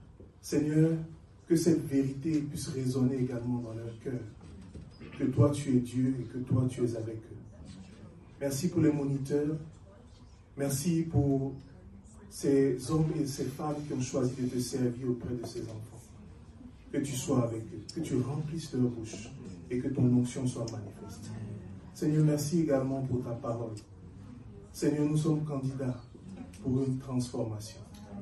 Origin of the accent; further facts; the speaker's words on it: Côte d’Ivoire; Je suis originaire de la Côte d'Ivoire. Et j'ai grandi dans cette église.